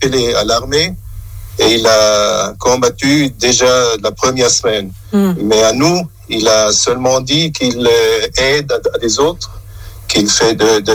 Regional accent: Basel, Basel-Stadt, Switzerland; Mais moi, actuellement, je suis de la Suisse, de Bâle.

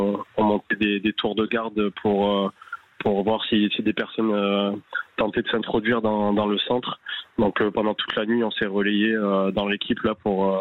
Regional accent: French Polynesia; parce que nous, on vient de Polynésie française, donc on n'est pas habitué à ce genre d'affrontement-là.

